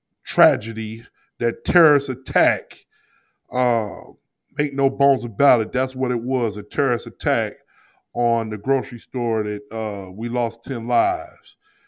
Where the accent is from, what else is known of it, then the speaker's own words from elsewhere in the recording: St. Louis, Missouri, United States; You being from Rochester, I'm from St. Louis, but we're all attached to Buffalo because that's our NFL team.